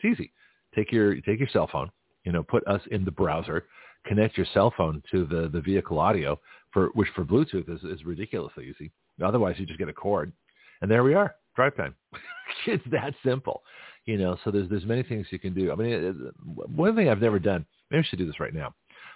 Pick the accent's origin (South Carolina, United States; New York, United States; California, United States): California, United States; San Francisco; now in Milton, United States; So here I am from San Francisco.